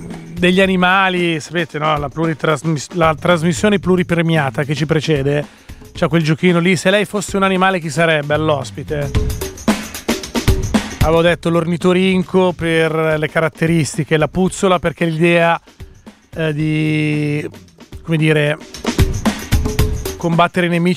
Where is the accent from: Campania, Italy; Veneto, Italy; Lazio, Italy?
Campania, Italy; Naples; Da napoletano lo sapevo anch'io